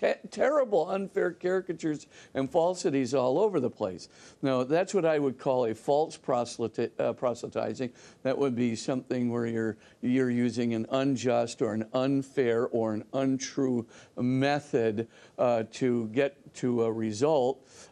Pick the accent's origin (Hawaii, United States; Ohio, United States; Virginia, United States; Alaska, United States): Hawaii, United States; And I grew up in Hawaii. There were a lot of Catholics there